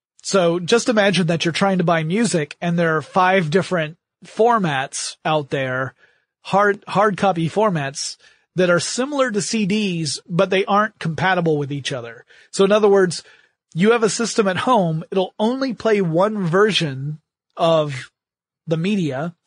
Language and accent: English; Atlanta, Georgia, United States; So shout out to my hometown of Atlanta, Georgia.